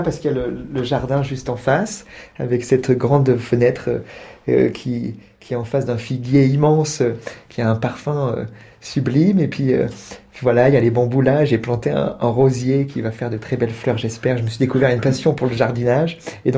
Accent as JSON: {"language": "French", "town": "Bordeaux", "region": "Nouvelle-Aquitaine", "country": "France", "tie": "born or raised there", "said": "c'était un concert à Bordeaux, donc où j'ai grandi, au Rocher de Palmer, qui est une salle où j'adore jouer."}